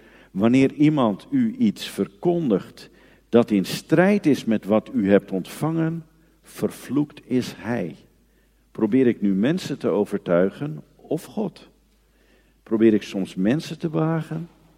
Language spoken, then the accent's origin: Dutch; Diemen, North Holland, Netherlands; ik kom uit Diemen, dat is bij Amsterdam.